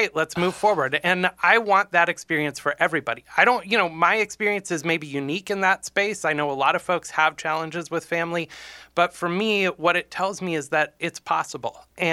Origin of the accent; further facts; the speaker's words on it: Northfield, Minnesota, United States; also born or lived in Massachusetts; I grew up in the Midwest. So I spent most of my childhood down in Northfield, Minnesota, about 45 minutes south of the Twin Cities, and then went to college down in Iowa at Grinnell College.